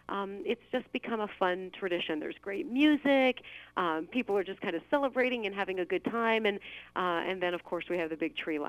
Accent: Cincinnati, Ohio, United States; also born or lived in Northern Kentucky; I grew up in the Cincinnati area. My whole family's from the west side of Cincinnati. I kind of call myself a tri-state girl because we lived in northern Kentucky.

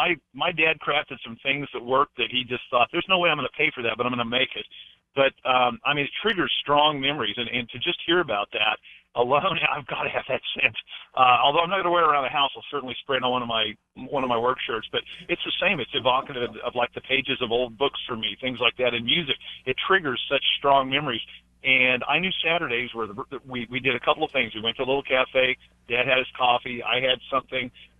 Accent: Leavenworth, Kansas, United States; and I grew up in Leavenworth, Kansas

